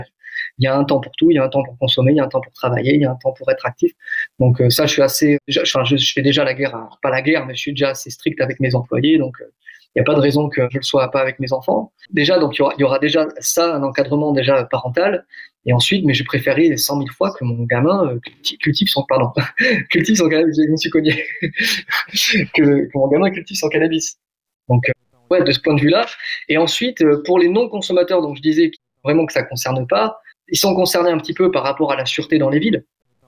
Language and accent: French; Southwest France, France; now in Los Angeles, United States; Et pourtant, je viens du Sud-Ouest, tu vois, on mange des foie gras